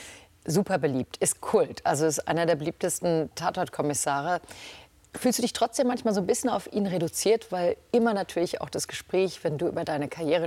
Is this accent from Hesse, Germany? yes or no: yes; Rüsselsheim, Hesse, Germany; Ich komme aus Rüsselsheim, Opel Manta, bin ich mit aufgewachsen.